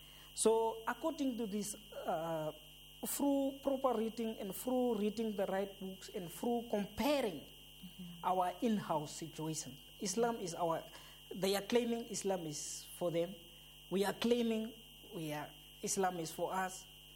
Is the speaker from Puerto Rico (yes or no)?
no; Namibia; I pick up this bad picture already in my home country in Namibia.